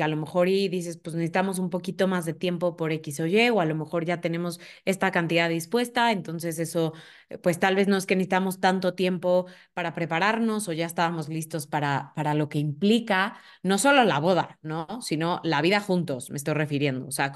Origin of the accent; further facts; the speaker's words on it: Orizaba, Veracruz, Mexico; casarnos en Orizaba, de donde yo soy, y en Orizaba la época de lluvias dura casi que todo el año